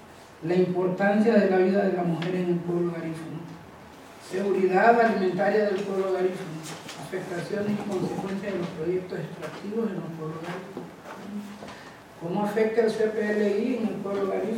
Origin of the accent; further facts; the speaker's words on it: Honduras; soy de Honduras, soy garífuna